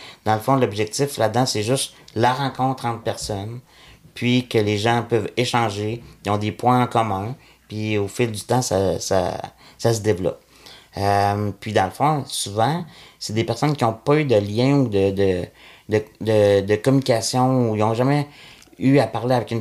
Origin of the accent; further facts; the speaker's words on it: Quebec City, Quebec, Canada; Puis moi, je suis arrivé, mais je suis de Québec en plus. Fait que je devais monter à Montréal de temps en temps.